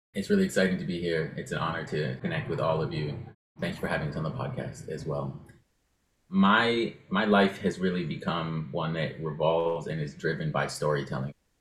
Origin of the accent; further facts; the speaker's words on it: New Mexico, United States; now in Oakland, United States; I live in Oakland. I'm from New Mexico, but I've been here for over 15 years now, so it's definitely home.